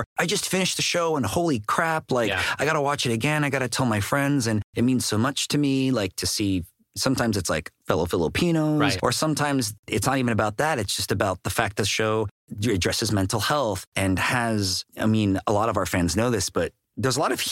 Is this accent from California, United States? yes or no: yes; Daly City, California, United States; like in San Francisco, I'm from Daly City